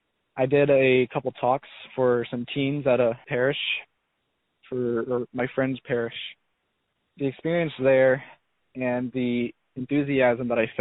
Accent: Parkersburg, Maryland, United States; Yeah, I was born and raised in Parkersburg, Maryland. I was raised Protestant, actually.

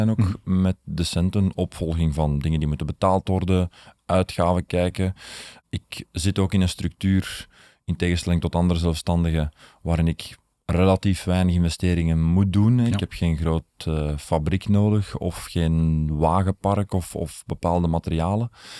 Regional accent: Breendonk, Antwerp, Belgium; ik ben van Breen ook afkomstig bij Moordgat.

